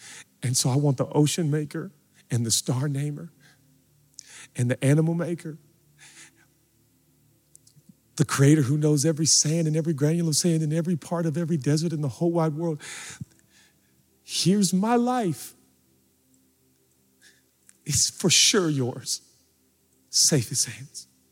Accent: Pacific Northwest, United States; I'm so from the Northwest.

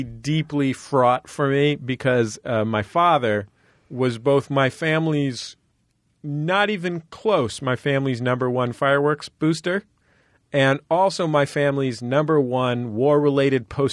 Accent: San Francisco, California, United States; San Francisco.

